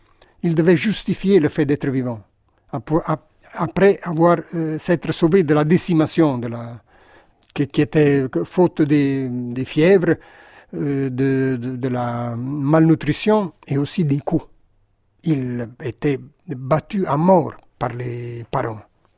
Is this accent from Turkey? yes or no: no; Naples, Campania, Italy; moved away; Donc ma réaction a été de partir, de quitter, d'abandonner ce lieu. Et donc, je ne peux pas dire que je suis de Naples.